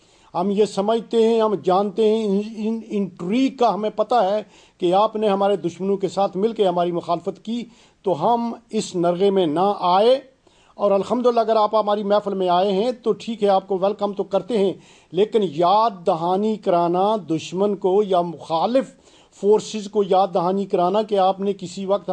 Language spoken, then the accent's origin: Urdu; Pakistan; میں پہلے عرض کر چکا تھا کہ میں پاکستانی ہوں الحمدللہ